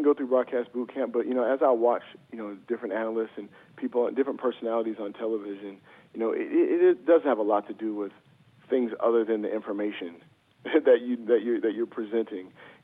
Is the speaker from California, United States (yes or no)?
yes; Sacramento, California, United States; I grew up on the West Coast, and I'm originally from Sacramento, so you know I have a lot of Mexican influence over there.